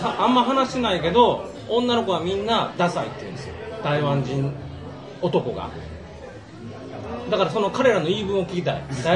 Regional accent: Kansai, Japan; 僕関西人なんで、うん、関西は知らない人に話しかけるとかは東京の人にするんですよ。

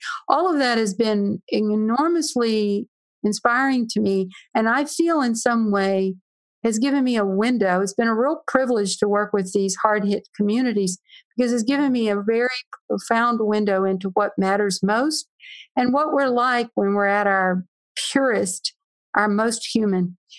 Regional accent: Louisiana, United States; I started with hurricanes and being Cajun. We grew up with hurricanes.

